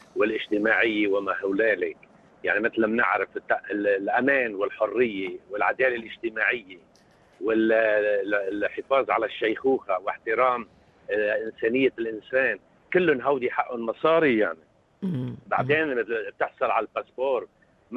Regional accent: Lebanon; now in Australia; أنا جنسيتي أنا بأصل لبنانية،

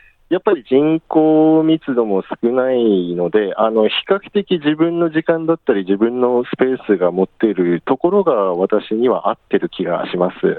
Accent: Aomori, Japan; 出身は青森なんですけれどもこっちの雪も舐めたらちょっと痛い目に遭いますね

